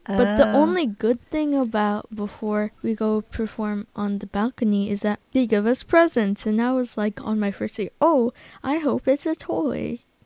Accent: Hudson, New York, United States; I am a student at MC Smith Intermediate School, and I'm from Hudson.

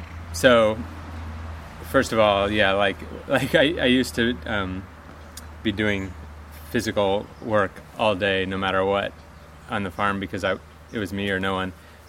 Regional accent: New York City, New York, United States; also born or lived in Washington, D.C.; And I was born in D.C., grew up mostly in Manhattan

